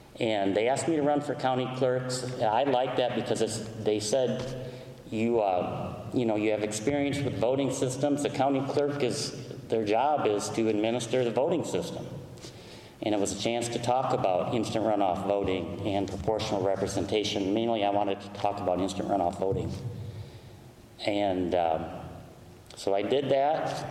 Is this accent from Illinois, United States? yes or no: yes; Rockford, Illinois, United States; He's from my hometown of Rockford, Illinois.